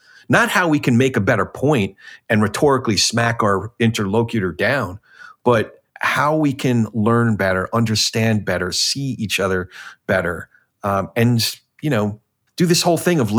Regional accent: New Jersey, United States; I'm a kid from Jersey, so sometimes the sharp elbows come out.

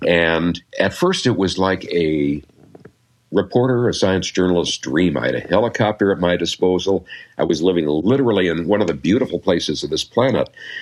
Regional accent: Wisconsin, United States; now in Seattle, United States; I grew up in Wisconsin, more or less, so there aren't many hills or mountains there, unlike Utah and like Washington State.

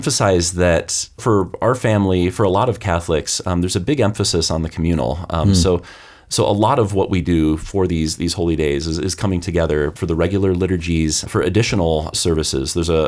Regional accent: Iowa, United States; so I grew up in Iowa in the Midwest, it's the land of fish fries.

